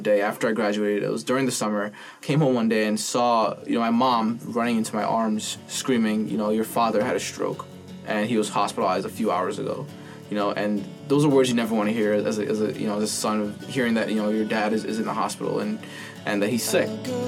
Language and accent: English; India; now in United States; that I grew up in India and like how, you know, came here on a, you know, on a whim, basically coming to America